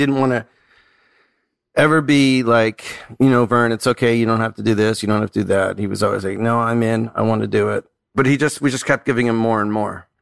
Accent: Canada; I'm like Canadian

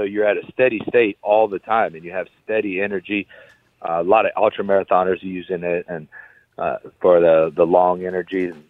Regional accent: Ohio, United States; I've known Cody since before the UFC, but since we're both from Ohio.

